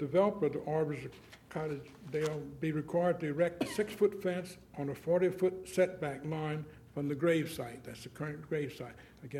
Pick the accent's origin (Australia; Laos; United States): United States; Delaware; now in Dover, United States; I live in Dover. I was born and raised in Sussex County. And I still own property in Sussex County.